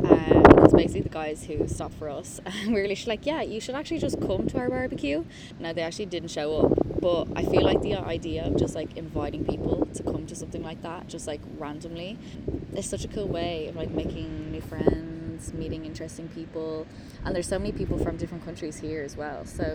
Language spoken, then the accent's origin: English; Dublin, Leinster, Ireland; I'm from South Dublin.